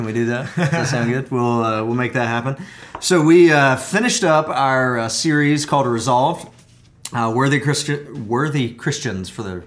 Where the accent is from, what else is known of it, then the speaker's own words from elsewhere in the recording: Albany, Georgia, United States; I will say you could pray for my hometown, Albany, Georgia.